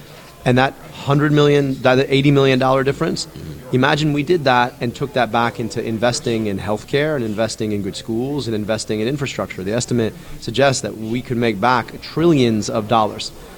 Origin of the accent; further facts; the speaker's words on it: Michigan, United States; I could go 15 minutes from where I grew up and travel the same distance into the city of Detroit or city of Pontiac.